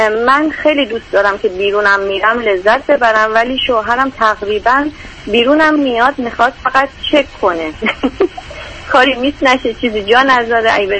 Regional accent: Iran; now in United States; من 8 سال خارج از کشورم، یعنی از ایران اومدم بیرون، 4-5 سال امریکا هست.

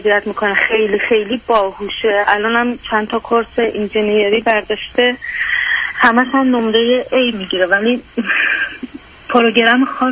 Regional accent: Iran; now in Turkey; تصمیم گرفت از ایران خارج شد، اومدیم ترکیه

